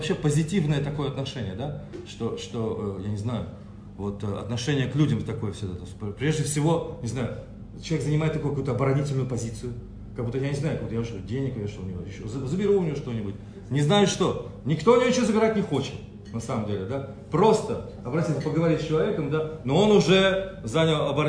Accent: Russia; я вообще, я из России, я родился в России

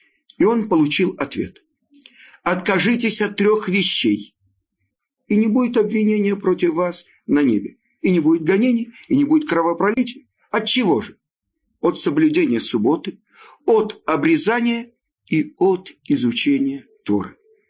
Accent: Odesa, Odesa Oblast, Ukraine; я родом из Одессы

